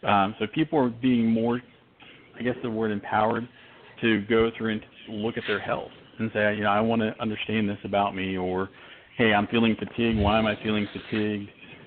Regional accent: West Virginia, United States; now in South Carolina, United States; I grew up in West Virginia, live in South Carolina, and that's me.

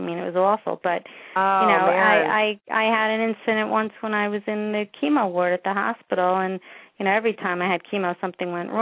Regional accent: New York, United States; I grew up in New York, in the New York tri-state area, about 30 miles outside of Manhattan.

